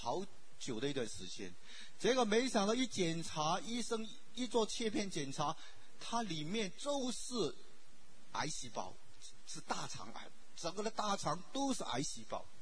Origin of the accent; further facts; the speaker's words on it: China; now in United States; 我们今天来到美国，在艰困难不容易的一个环境里面，我们是中国人，第一代的移民